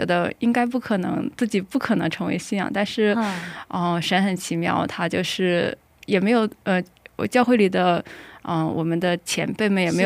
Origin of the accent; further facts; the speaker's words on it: Shandong, China; moved away as an adult; also born or lived in South Korea; 我是来自中国大陆，来自山东的。然后我是有在韩国有九年的生活经历。